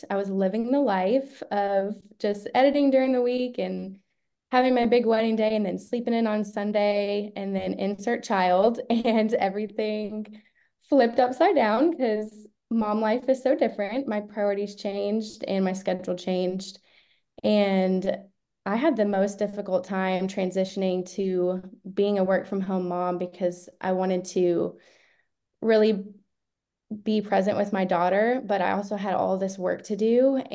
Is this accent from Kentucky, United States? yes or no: yes; Lexington, Kentucky, United States; I'm from Lexington, Kentucky.